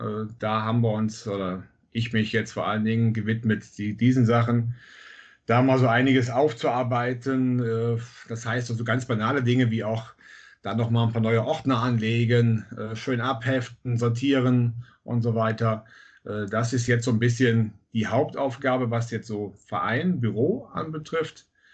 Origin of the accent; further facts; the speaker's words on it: Bad Münstereifel, North Rhine-Westphalia, Germany; Ich komme aus Münstereifel und bin 52 Jahre alt, verheiratet.